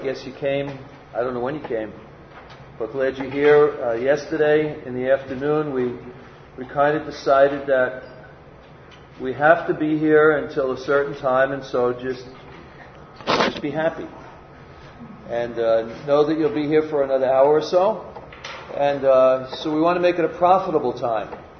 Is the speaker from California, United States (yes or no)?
no; New York, United States; But those of you that don't, yes, I am from New York. I don't like to tell people that until after I get ready to leave, because then they become afraid.